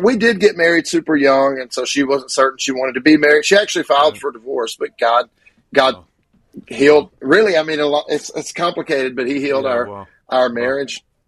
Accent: Grenada, Mississippi, United States; born there; And so I was born in Grenada, Mississippi.

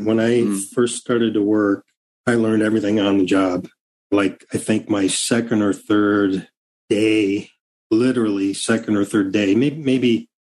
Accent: Marseilles, Illinois, United States; I was born in Marcellus, Illinois, a very small town in the center of the state, 90 minutes from Chicago

